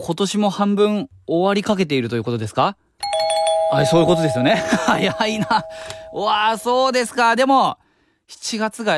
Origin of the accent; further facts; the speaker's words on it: Nagano, Japan; 僕のね地元長野の動物園の園長からの書き込み